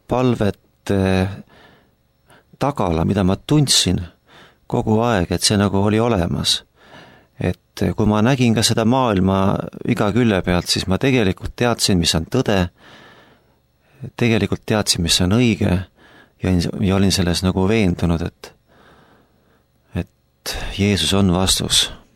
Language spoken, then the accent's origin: Estonian; Valkla, Harju County, Estonia; ja ema tegeles Valkla koguduse muusikatööga aastakümneid ja see on see lapsepõlju, kus ma olen pärit.